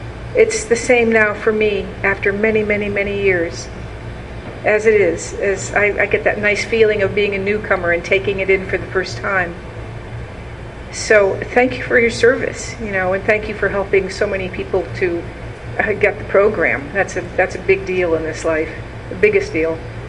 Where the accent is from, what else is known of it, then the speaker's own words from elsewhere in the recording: Erie, Pennsylvania, United States; I'm from Erie. Lauder and I live out of town, and we come back and spend time here in the summertime.